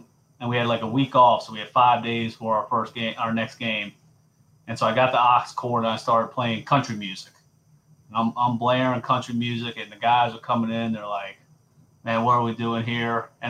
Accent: Charlotte, North Carolina, United States; I grew up in Charlotte, South Charlotte.

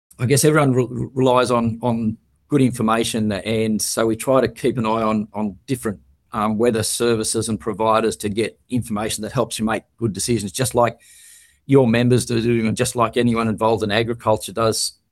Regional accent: Glen Innes, New South Wales, Australia; Glenys is my hometown. Finished school and got a job on the local newspaper there

